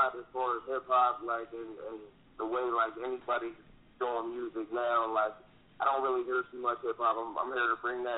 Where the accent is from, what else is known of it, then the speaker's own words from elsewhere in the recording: Manassas, Pennsylvania, United States; I'm from Manassas, Pennsylvania, right outside of Pittsburgh.